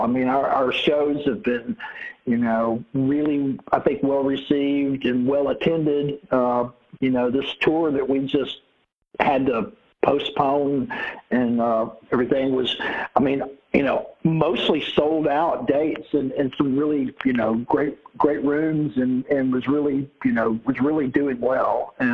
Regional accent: Alabama, United States; Cooley and I grew up in North Alabama, and growing up there

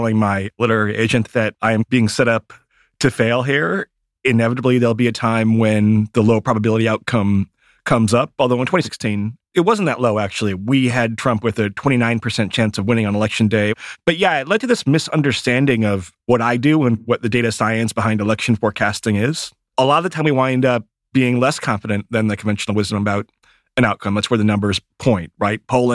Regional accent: Michigan, United States; And I grew up in Michigan. People in Michigan are not that different than people from Wisconsin or Ohio

